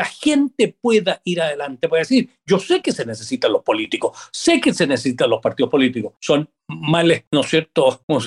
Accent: Chile; Hice la pega como chileno

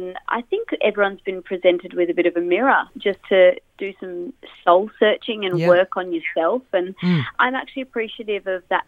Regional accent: Perth, Western Australia, Australia; I'm from Perth

